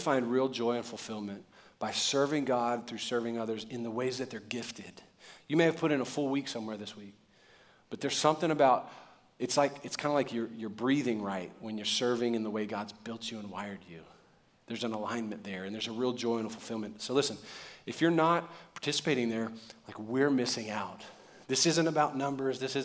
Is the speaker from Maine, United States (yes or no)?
no; New Orleans, Louisiana, United States; I'm from New Orleans. I'm allergic to cold, everybody. Who dat?